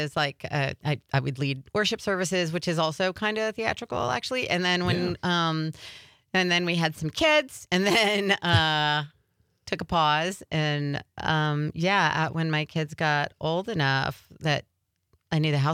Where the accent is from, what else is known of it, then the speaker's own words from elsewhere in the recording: Southeastern United States, United States; No, a little further south, Florida, Georgia. Went to college out east in Pennsylvania.